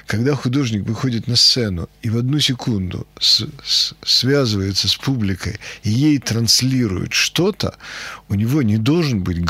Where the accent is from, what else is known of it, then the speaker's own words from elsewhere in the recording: Moscow, Russia; moved away as an adult; Я стеснялся, что я из Москвы.